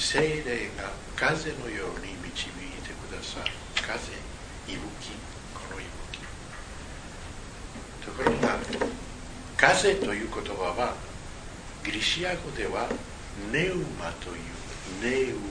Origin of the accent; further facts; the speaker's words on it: Spain; Japanese is a second language; now in Japan; 例えば私は今ここで日本語のような言葉で話してますね。私スペイン人ですね。